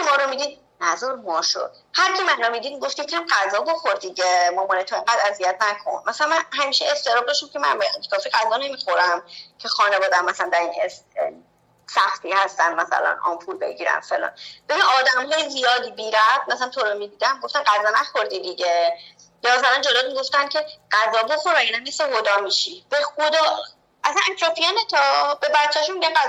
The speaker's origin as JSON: {"language": "Persian", "country": "Iran", "moved": "yes", "said": "من از روزی که از ایران اومدم دیگه پاشنه بلند نمیشم"}